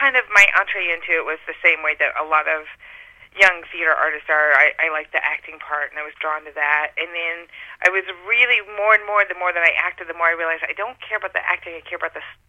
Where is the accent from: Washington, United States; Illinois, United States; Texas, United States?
Texas, United States; Houston; than I had back in the day when I was growing up in Houston.